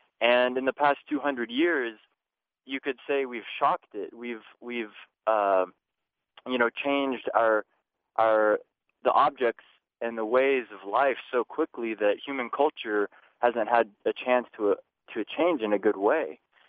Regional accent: Austin, Texas, United States; I grew up in Austin, Texas. I'm 29 years old.

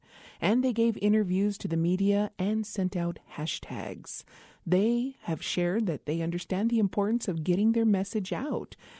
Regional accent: Isleta Pueblo, New Mexico, United States; from Isleta Pueblo

